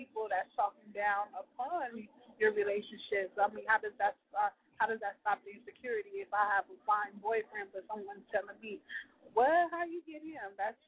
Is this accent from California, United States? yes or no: yes; Long Beach, California, United States; I'm 18 years old. I'm from Long Beach, California.